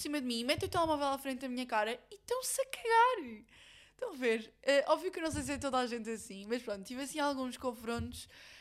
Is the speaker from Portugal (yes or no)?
yes; Portugal; Eu disse, ah, sou de Portugal.